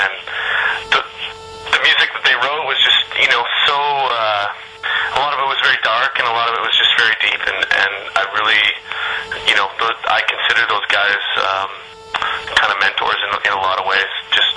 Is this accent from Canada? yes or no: yes; Canada; we're all Canadian guys from all over the country